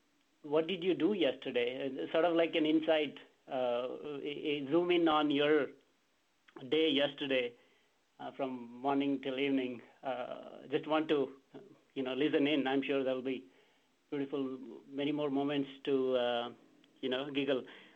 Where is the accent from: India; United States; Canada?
India; Reflection was this idea of, the growing up in India and, sleeping on the floor, and that brought up a lot of beautiful memories growing up with almost like two cricket team of cousins.